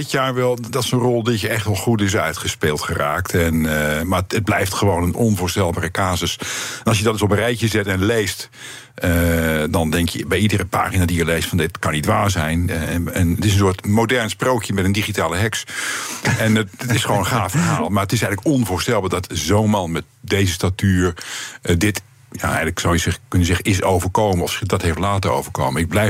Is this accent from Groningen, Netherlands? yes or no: yes; Groningen, Netherlands; ik kom uit Groningen oorspronkelijk